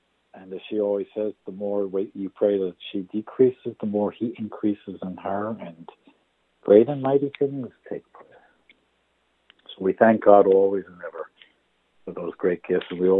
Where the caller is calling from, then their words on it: Tenafly, New Jersey, United States; from the SMA Fathers. I'm calling in from Tenafly.